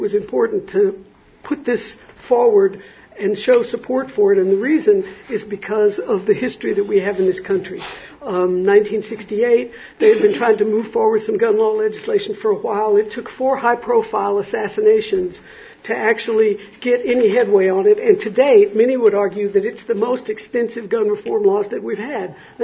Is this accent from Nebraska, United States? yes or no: no; Texas, United States; Most of y'all might know or not that I'm from Texas. So y'all might imagine I'm no stranger to guns